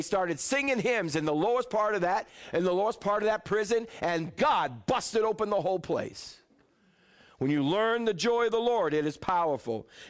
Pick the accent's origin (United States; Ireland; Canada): United States; New England; Now, I'm from New England. Very stoic people up there.